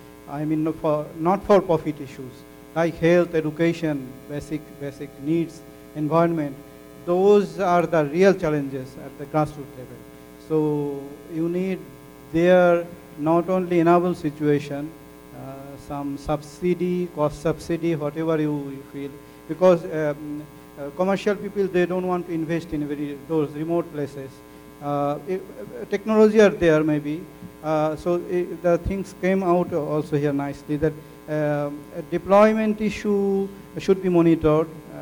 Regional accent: Bangladesh; English is a second language; from Bangladesh.

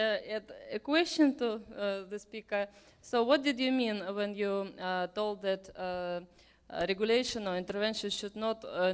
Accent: Russia; English is a second language; I'm coming from Russia.

